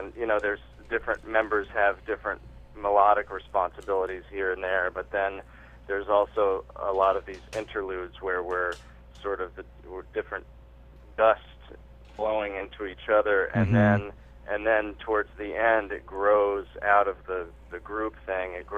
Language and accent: English; Memphis, Tennessee, United States; now in New York, United States; And then the next album also, which is called Tuckahoe, named after the street I grew up on in Memphis.